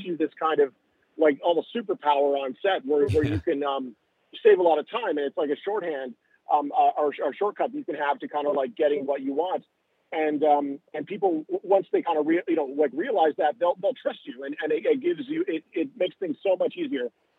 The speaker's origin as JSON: {"language": "English", "country": "Canada", "lives_now": "Los Angeles, United States"}